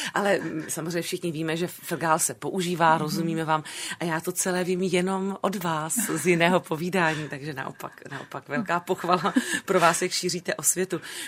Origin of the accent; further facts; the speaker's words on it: Moravia, Czechia; A já, a to já nesu z Moravy.